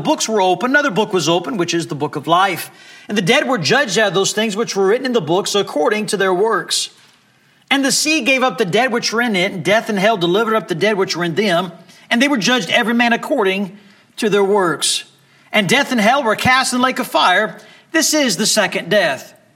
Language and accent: English; Bahamas; now in United States; I didn't always grow up here in the United States. I was sharing this with our teenagers this morning, the teenage class. I grew up in the Bahamas.